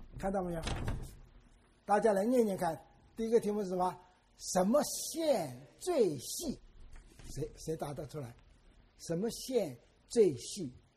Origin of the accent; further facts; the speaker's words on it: Taiwan; 我们台湾人摩擦擦讲的